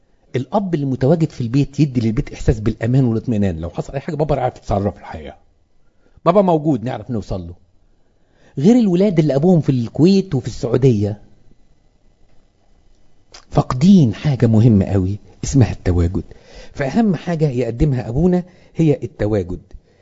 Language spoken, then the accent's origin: Arabic; Upper Egypt, Egypt; ما انت زي انا صعيدي وما احبش لبنة دي جوه الكنيسه